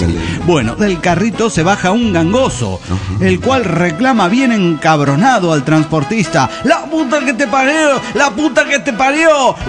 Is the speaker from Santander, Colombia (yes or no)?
yes; Bucaramanga, Santander, Colombia; de Bucaramanga, Colombia.